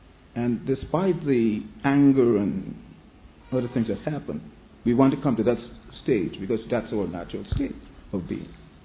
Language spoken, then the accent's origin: English; New York, United States; I'm from New York.